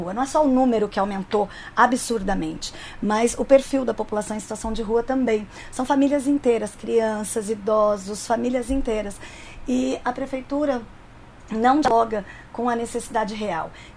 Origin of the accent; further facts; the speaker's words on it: São Paulo, Brazil; a subprefeitura da minha região, eu sou da região de São Mateus, na Leste